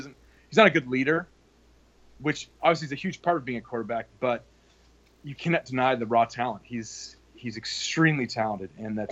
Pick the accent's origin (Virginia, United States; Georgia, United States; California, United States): California, United States; San Diego; now in Los Angeles, United States; Oh, well, Padres. I grew up in San Diego.